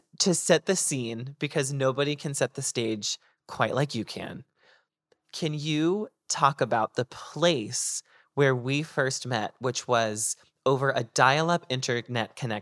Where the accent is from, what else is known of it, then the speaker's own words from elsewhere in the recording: North Andover, Massachusetts, United States; you were in the town that neighbored my hometown, which was North Andover, Massachusetts.